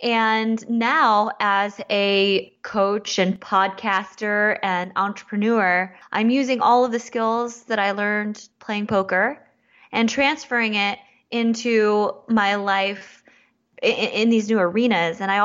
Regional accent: Michigan, United States; Like, I can't figure it out because I'm half and half, but I grew up in Michigan. So unfortunately I don't speak either

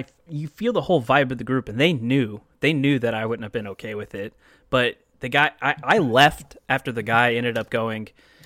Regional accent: Texas, United States; Maybe it's just because we're from Texas, Marcus.

